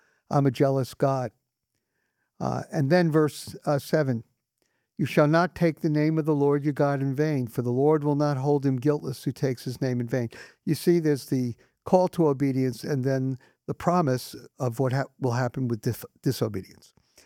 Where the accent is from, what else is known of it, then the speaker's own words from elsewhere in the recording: New York, United States; now I'm just brash as a New Yorker